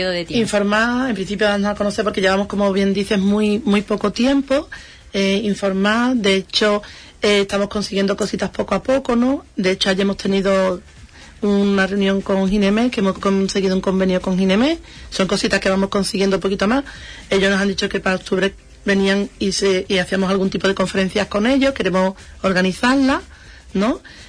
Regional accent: Andalusia, Spain; las de Huelva nos trasladamos para allá

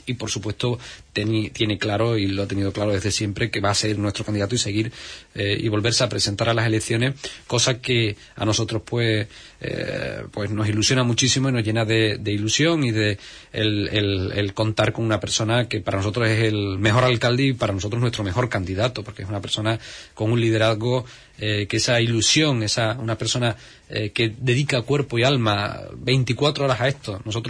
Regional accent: Huelva, Andalusia, Spain; las cosas que los onubenses nos merecemos y que son, es nuestro derecho tenerlas como cualquier onubense, como cualquier andaluz de Andalucía

